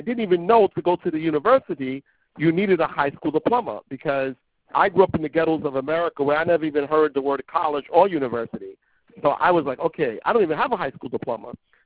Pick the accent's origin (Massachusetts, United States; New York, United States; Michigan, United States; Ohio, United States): New York, United States; Brooklyn; No. I was born in Brooklyn, New York City. I'm from Brooklyn.